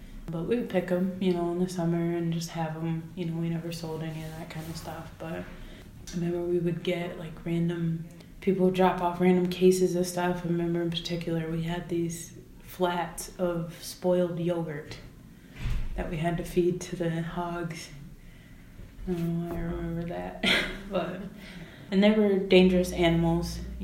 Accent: Michigan, United States; born or raised there; also born or lived in Munich, Germany

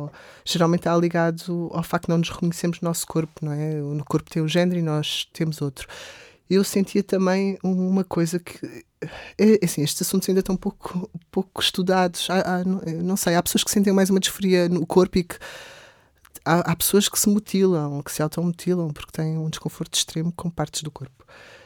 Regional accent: Alentejo, Portugal; porque eu cresci no Alentejo.

